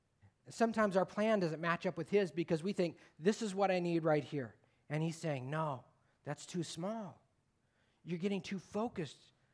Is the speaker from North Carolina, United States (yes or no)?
no; Sacramento, California, United States; I grew up in Sacramento. And Folsom Lake is a pretty big lake when there's no drought.